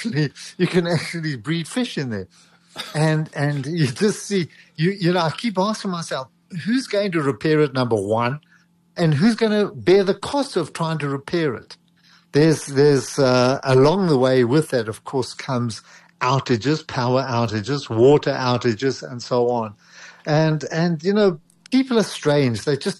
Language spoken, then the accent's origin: English; Johannesburg, Gauteng, South Africa; When I grew up in Joburg, you know, the levels of IT, of technology, were at a substantially lower level than they are now.